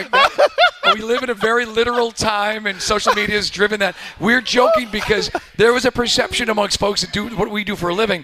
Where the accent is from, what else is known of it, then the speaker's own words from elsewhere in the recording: Pittsburgh, Pennsylvania, United States; You know, Carl, I grew up at the temple of Chuck Knoll growing up in Pittsburgh